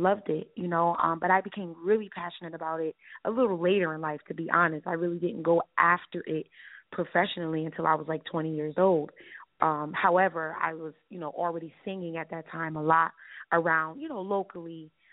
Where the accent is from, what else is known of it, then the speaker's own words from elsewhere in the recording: New Haven, Connecticut, United States; I am from New Haven, Connecticut.